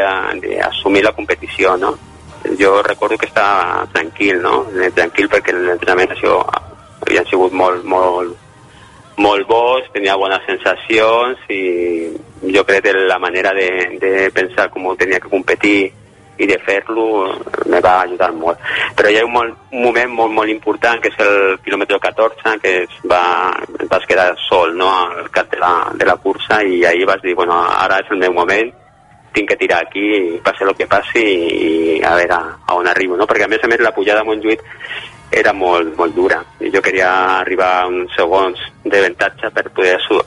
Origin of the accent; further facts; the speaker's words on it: El Prat de Llobregat, Catalonia, Spain; Perquè jo soc del Prat, visco a 5 quilòmetres d'on van competir